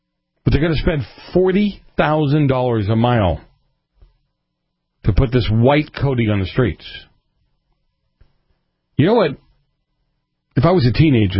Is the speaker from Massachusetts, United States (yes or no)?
yes; Boston, Massachusetts, United States; I grew up in Boston, you know, a cement jungle, if you would. Everything was brick and tar.